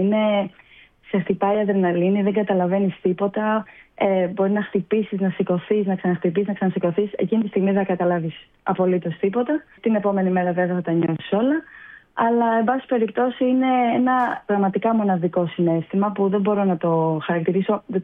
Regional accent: Peloponnese, Greece; now in Athens, Greece; Όχι, εγώ είμαι από Αρκαδία, μένω Αθήνα, αλλά σπουδάζω στα Χανιά.

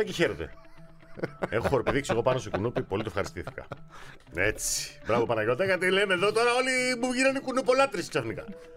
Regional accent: Epirus, Greece; Καλοκαίρι στο χωριό μου, στα ορεινά της Άρτας, μαυρίζει ο τόπος από τη Μήγα.

